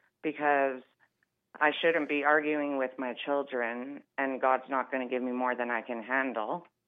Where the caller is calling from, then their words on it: Canada; And I'm from Canada